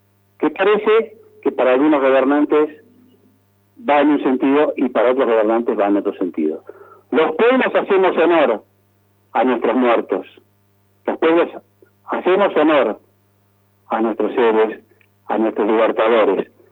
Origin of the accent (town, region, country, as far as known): Argentina